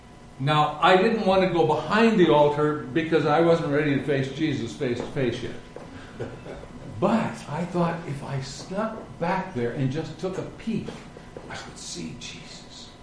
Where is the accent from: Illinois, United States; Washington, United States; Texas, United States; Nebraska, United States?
Nebraska, United States; Stanton; I grew up in Stanton, Nebraska. These three come from Nebraska, so they know what I'm talking about.